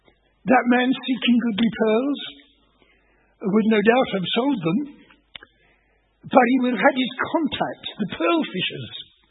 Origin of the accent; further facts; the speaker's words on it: United Kingdom; Now, I suppose we, being British, who use the word colony in a sense that we understand well